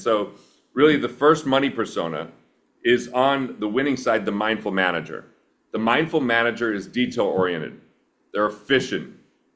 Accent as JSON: {"language": "English", "town": "Price", "region": "Utah", "country": "United States", "said": "I'm from Price, Utah. I don't even know how to speak English hardly."}